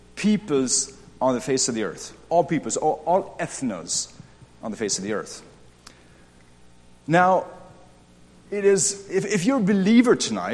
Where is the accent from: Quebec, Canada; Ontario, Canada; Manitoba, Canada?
Manitoba, Canada; Winnipeg; I'm from Winnipeg, Manitoba, Canada, so not too far from here, only 24 hours. For myself, I grew up in a Hutterite community left that setting